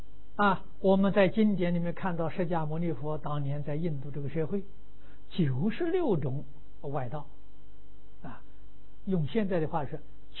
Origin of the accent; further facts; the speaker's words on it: China; 我们中国人遇到外国吃西餐，我们赞叹他。那你为什么不天天吃西餐呢？习惯不一样，这个中餐吃习惯了。